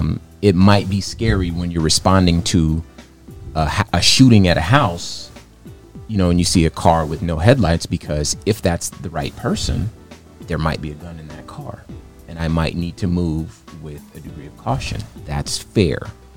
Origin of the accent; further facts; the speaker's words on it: Compton, California, United States; I'm from Compton, California.